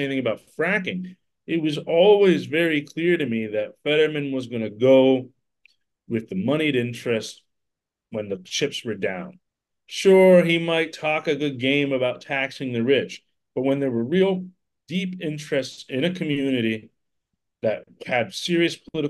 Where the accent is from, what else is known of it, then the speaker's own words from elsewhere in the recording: Braddock Hills, Pennsylvania, United States; Look, I come from Braddock Hills area, which is a nice community right up above Braddock, up on the hill. A pretty middle class area